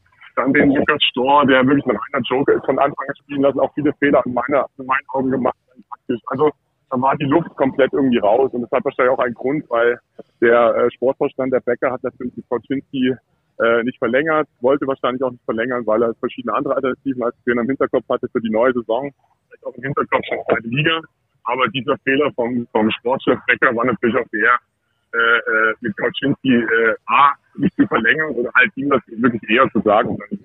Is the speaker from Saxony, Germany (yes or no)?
yes; Dresden, Saxony, Germany; Also da würde ich mich als Dresdner und Dresden-Anhänger so ein bisschen natürlich auch freuen.